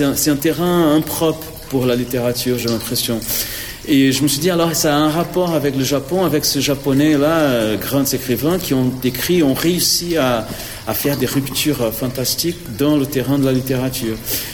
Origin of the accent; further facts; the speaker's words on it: Brazil; French is a second language; Je suis né là-dedans, je suis formé. En vérité, je suis un Brésilien.